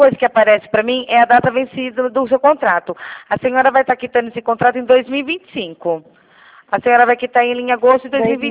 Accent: Rio Claro, São Paulo, Brazil; eu sou de Rio Claro, São Paulo, tá?

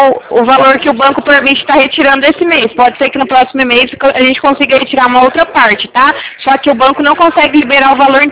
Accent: Presidente Prudente, São Paulo, Brazil; Eu sou aqui de Presidente Prudente

